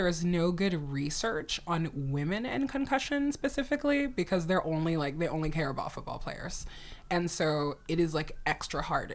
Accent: New York, United States; Because now I'm like, I'm from New York.

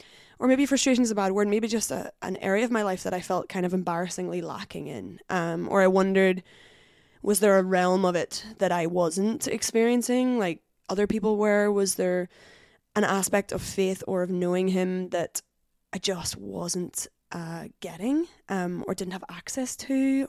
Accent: Northern Ireland, United Kingdom; moved away as an adult; now in Glasgow, United Kingdom; I'm excited to be on the podcast. It's fun to be on the other side for sure. I'm from Northern Ireland originally, grew up there, moved to Glasgow in 2010 to go to university at the University of Glasgow.

